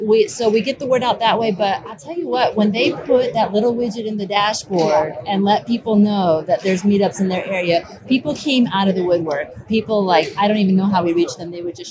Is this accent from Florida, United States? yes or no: yes; Jacksonville, Florida, United States; I'm from Jacksonville, Florida.